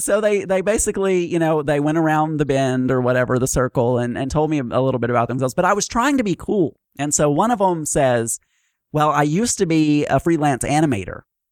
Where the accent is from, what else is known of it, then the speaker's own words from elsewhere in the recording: United States; Well, I decided that it would be nice of me being the American that doesn't understand other cultures, I guess.